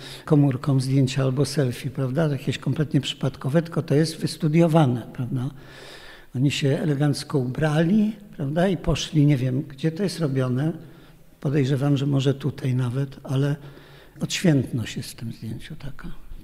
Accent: Warsaw, Masovian Voivodeship, Poland; ja jestem warszawiakiem, ja się tam urodziłem, warszawsko znam. I drugie takie miasto, które trochę znam, to jest Łódź, gdzie też spędziłem parę lat na studiach.

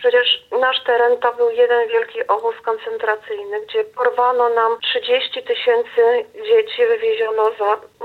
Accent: Szczebrzeszyn, Lublin Voivodeship, Poland; Gdy uczestnicy dowiedzieli się, że pochodzę ze Szczebrzeszyna

